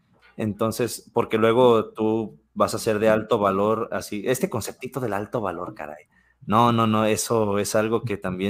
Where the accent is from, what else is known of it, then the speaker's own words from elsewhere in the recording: Guadalajara, Jalisco, Mexico; Y yo soy de Guadalajara.